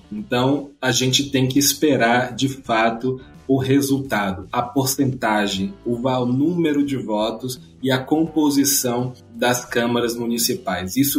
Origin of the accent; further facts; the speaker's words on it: Bahia, Brazil; Eu poderia, como baiano, falar aqui as glórias desse estado por muito tempo